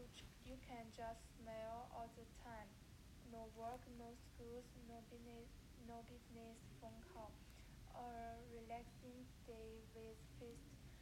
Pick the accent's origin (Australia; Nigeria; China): China; Shandong; English is a second language; I grew up in Shandong, a not so famous city compared to Beijing, Shenzhen, and Shanghai.